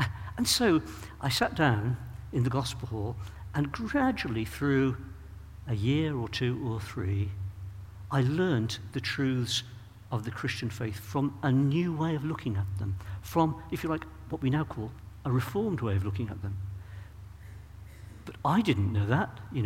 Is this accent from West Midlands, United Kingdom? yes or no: yes; Birmingham, West Midlands, United Kingdom; I supported Aston Villa because I was a Brummie. I grew up in Birmingham